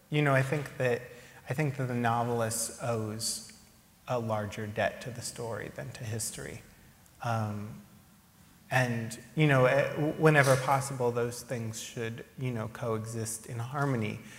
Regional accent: Berkeley, California, United States; Yeah, I grew up in Berkeley.

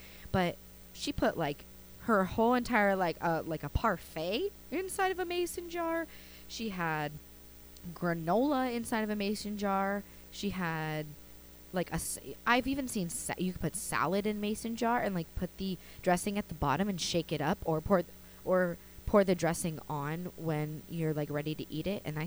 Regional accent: California, United States; I mean, I'm from SoCal, but I'm not from the South.

